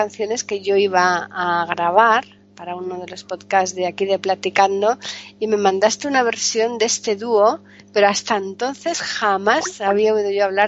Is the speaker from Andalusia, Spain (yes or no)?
yes; Andalusia, Spain; Yo, sin embargo, soy andaluza y también allí existe el seseo y yo, sin embargo, no lo utilizo.